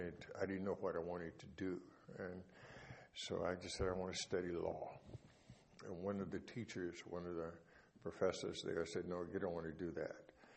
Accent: Texas, United States; to give you a little bit of history. I was born in Texas born and raised on a farm in Texas

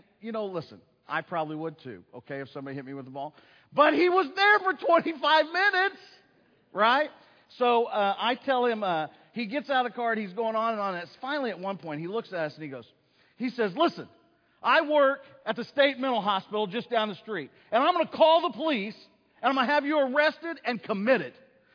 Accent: Oklahoma, United States; Hey, I am from Oklahoma. I may have told you guys that before.

